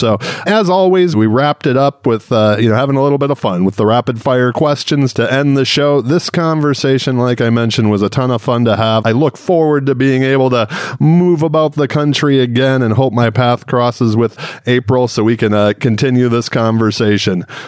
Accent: Clawson, Michigan, United States; also born or lived in Royal Oak; But I grew up in Metro Detroit, lived the first 30 years of my life in Clawson and Royal Oak, Michigan.

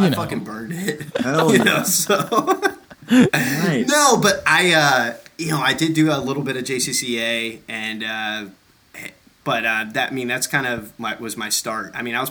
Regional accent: Simpsonville, South Carolina, United States; I am from, well, Simpsonville, South Carolina.

